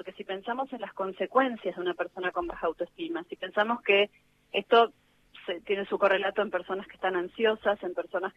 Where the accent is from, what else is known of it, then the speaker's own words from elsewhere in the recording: Argentina; somos argentinas, nuestro corazón late fuerte con lo que está pasando hoy acá.